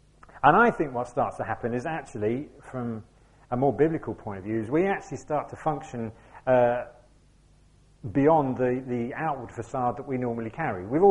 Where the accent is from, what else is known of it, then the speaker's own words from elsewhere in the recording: United Kingdom; because that's, we're British, that's how we do.